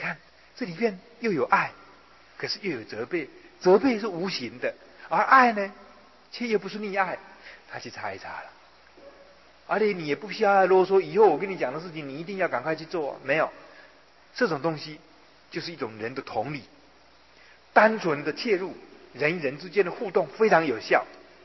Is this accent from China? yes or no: no; Taiwan; first language Taiwanese Hokkien; Chinese is a second language; 我到了念大学，我的国语还讲不好，我写作文还是用台语的样子写的。